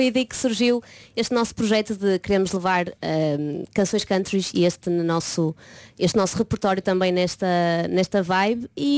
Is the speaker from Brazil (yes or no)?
no; Porto, Norte, Portugal; eu sou do Porto, ela era Lisboa, crescemos em um bocado mundos diferentes